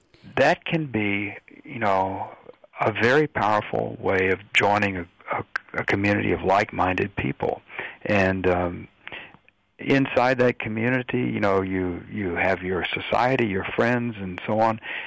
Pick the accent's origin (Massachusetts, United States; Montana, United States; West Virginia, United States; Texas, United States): Texas, United States; Dallas; I grew up in Dallas, and when I was a teenager, I was very religious